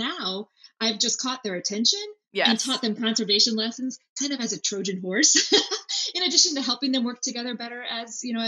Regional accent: Chicago, Illinois, United States; you know, I grew up in Chicago, so I'm growing up on the Great Lakes.

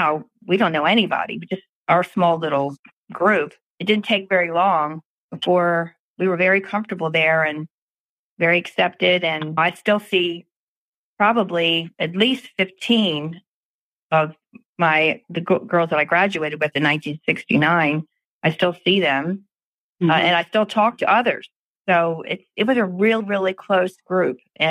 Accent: Baltimore, Maryland, United States; I grew up in Pimlico.

